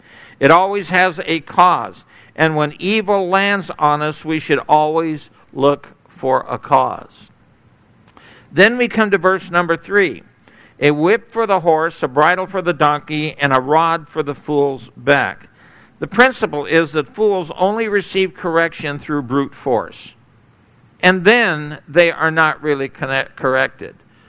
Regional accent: Santa Ana, California, United States; I grew up in Santa Ana, California.

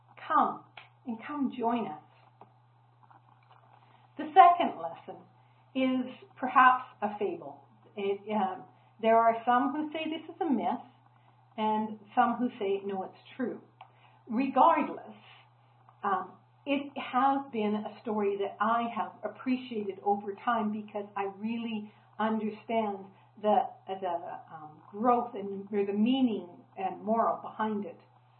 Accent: British Columbia, Canada; As I've said, I grew up in the Okanagan, and when I was a young teenager, we lived right on Okanagan Lake.

